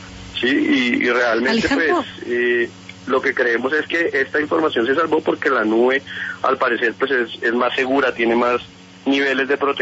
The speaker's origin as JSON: {"language": "Spanish", "region": "Bogotá", "country": "Colombia", "said": "No, yo soy acá de Bogotá."}